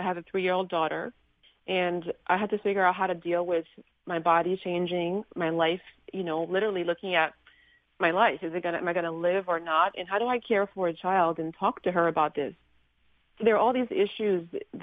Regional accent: Liberia; Well, like I said, I'm from Liberia, West Africa.

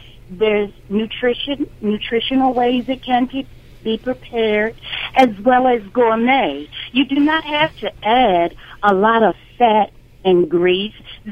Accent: Lexington Park, Maryland, United States; And I'm from Lexington Park, St. Mary's County, Maryland.

